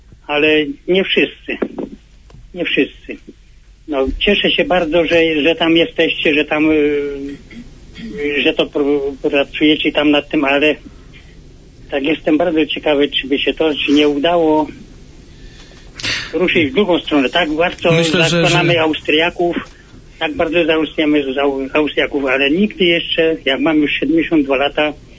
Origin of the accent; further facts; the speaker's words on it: Galicia, Poland; bo ja pochodzę z południa Polski, w Galicji. Byliśmy pod zaborem austriackim.